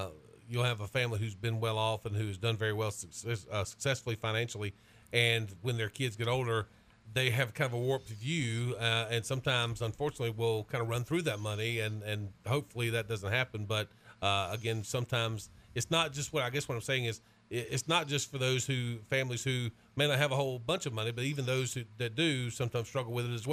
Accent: Thomasville, Georgia, United States; I'm from Thomasville, you from Donald, we're from Southwest Georgia.

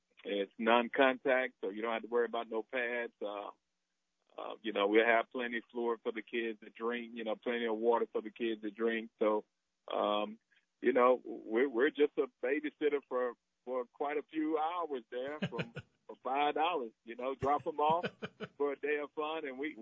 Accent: Valdosta, Georgia, United States; just growing up in Valdosta, that's all we had.

